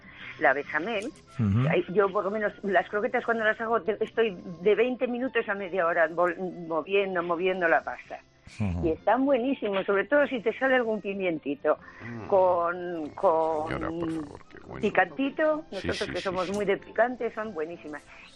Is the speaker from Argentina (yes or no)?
no; Logroño, La Rioja, Spain; porque yo soy de Logroño